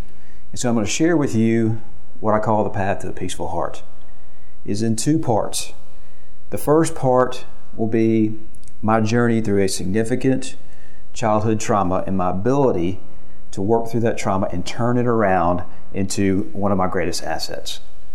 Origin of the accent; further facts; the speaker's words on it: Memphis, Tennessee, United States; I'm from Memphis, Tennessee